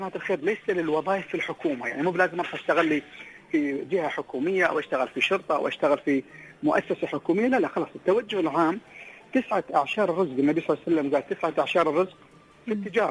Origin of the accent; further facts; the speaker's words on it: United Arab Emirates; كإماراتية وامرأة استطاعت تحقق هذا النجاح